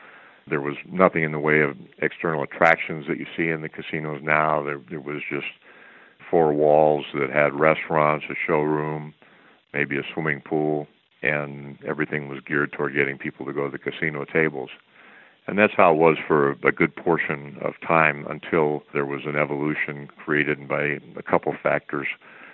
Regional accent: Las Vegas, Nevada, United States; Well, I grew up in Las Vegas. We moved here when I was 10 years old.

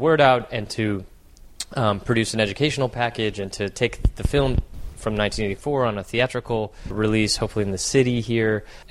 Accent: Chicago, Illinois, United States; also born or lived in Portland, Oregon / Chapel Hill, North Carolina; I grew up across the U.S. So I was mm-hmm. born on the West Coast mm-hmm. in Portland, Oregon. Grew up in Chicago, and then did high school in Chapel Hill, North Carolina.

